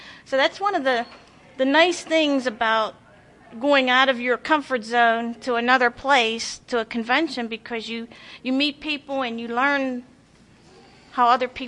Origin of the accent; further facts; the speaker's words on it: Pittsburgh, Pennsylvania, United States; I'm from Pittsburgh, Pennsylvania. My region is called the Tri-State Region.